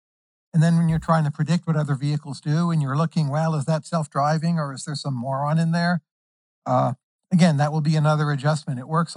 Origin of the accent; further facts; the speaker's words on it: New Jersey, United States; You know, I'm from New Jersey, and where I'm from, what people would do is jump out in front of these things just to laugh